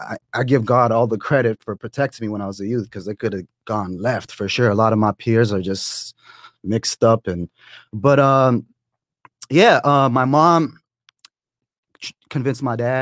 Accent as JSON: {"language": "English", "town": "Toronto", "region": "Ontario", "country": "Canada", "tie": "born or raised there", "said": "Lived with my mom, my dad, my brother and sister in a tough neighborhood in Toronto."}